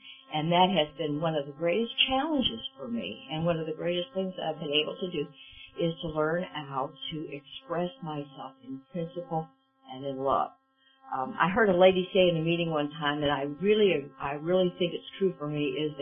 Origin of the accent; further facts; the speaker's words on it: Omaha, Nebraska, United States; I was raised in Omaha, Nebraska, the oldest of four children.